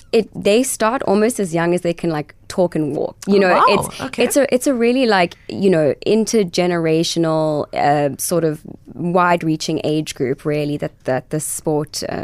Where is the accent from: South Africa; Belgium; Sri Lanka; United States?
South Africa; I ended up back in South Africa studying remotely, which permitted me to make a film in South Africa in my home country